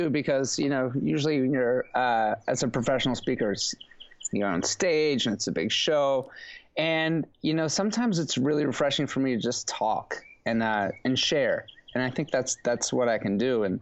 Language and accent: English; Baltimore, Maryland, United States; now in Ponte Vedra Beach, United States; we'll see, like, from is a tricky question because I'm from Baltimore, from the hood in Baltimore, but I live in sunny Ponte Vedra Beach, Florida now